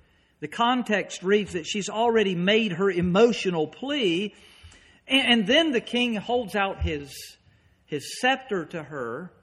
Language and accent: English; Kernersville, North Carolina, United States; I grew up in Kernersville, North Carolina, just outside of Winston-Salem. Winston-Salem's really big. Kernersville was a crossroad with a blinking light.